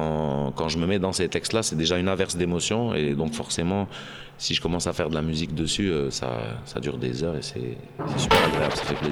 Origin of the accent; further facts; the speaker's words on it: Algiers, Algiers Province, Algeria; now in Grenoble, France; je suis algérois. Je viens d'Alger. J'aurais du mal à être autre chose qu'algérois, bien que ça fait 20 ans que je suis grenoblois. Je me sens toujours grenoblois d'adoption, toujours vraiment algérois.